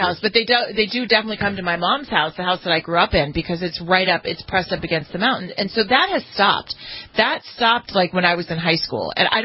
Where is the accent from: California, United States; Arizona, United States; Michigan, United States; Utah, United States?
California, United States; Los Angeles; I can remember just growing up in Los Angeles, every summer we would have a knock